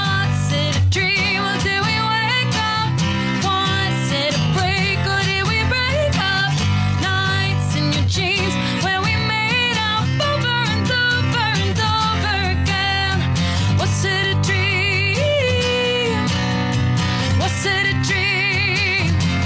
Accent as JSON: {"language": "English", "country": "Sweden", "lives_now": "Green Bay, United States", "said": "I'm from Sweden originally."}